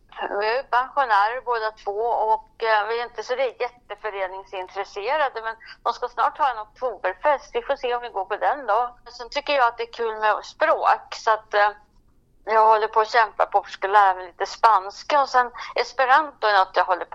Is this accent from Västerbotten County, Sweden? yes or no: no; Härnösand, Västernorrland County, Sweden; also born or lived in Sundsvall; now in Norrköping, Sweden; jag kommer egentligen från Norrland, från Härnösand i alla fall. Men du vet, jag har bott här sedan 1980 i Norrköping.